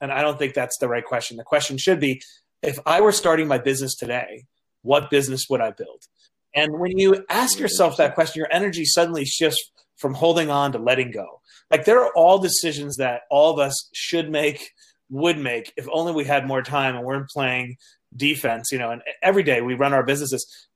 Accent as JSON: {"language": "English", "town": "Queens", "region": "New York", "country": "United States", "tie": "born or raised there", "said": "It's important to me because I grew up in Queens, very, very poor, and my mother always had chronic ailments, and we didn't have health insurance."}